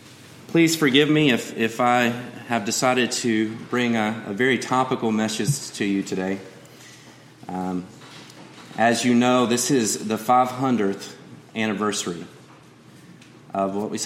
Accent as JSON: {"language": "English", "town": "Roanoke", "region": "Virginia", "country": "United States", "said": "I'm from Roanoke, Virginia area."}